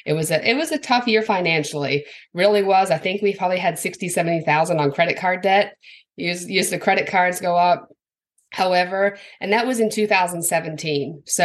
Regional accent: Buffalo, New York, United States; also born or lived in Australia; now in Louisville, United States; I'm technically American, but when I was three, moved to Australia, lived there for about 7 years, came back, born and raised in Buffalo, New York.

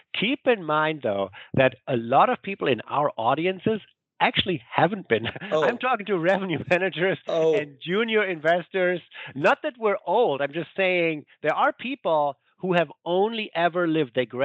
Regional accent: Germany; since I'm from Germany

